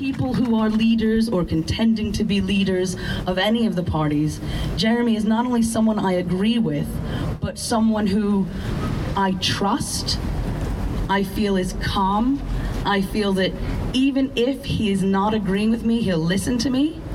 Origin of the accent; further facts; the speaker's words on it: New York, United States; moved away as an adult; now in United Kingdom; I'm from New York. And, oh, good heavens. I've lived here for a long time. I got citizenship 5 years ago, 6 years ago now